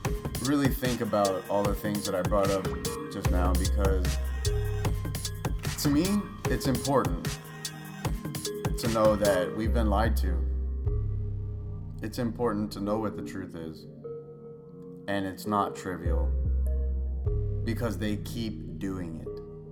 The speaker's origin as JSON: {"language": "English", "country": "United States", "tie": "born there", "said": "But I'll tell you one thing, I am American. I was born in America."}